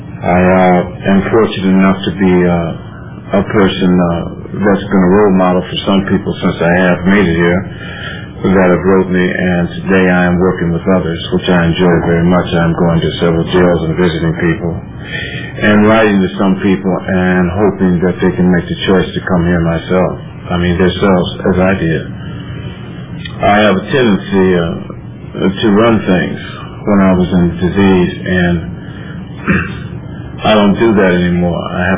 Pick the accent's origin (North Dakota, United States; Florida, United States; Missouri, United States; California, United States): California, United States; San Francisco; I'm from San Francisco also